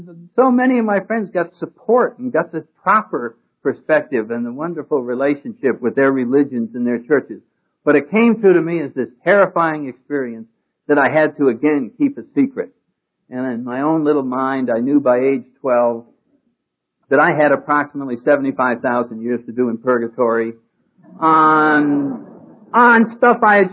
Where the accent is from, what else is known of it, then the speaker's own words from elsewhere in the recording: New England, United States; And I come from New England, and I think my parents basically, like a lot of New Englanders, were raising me to be a snob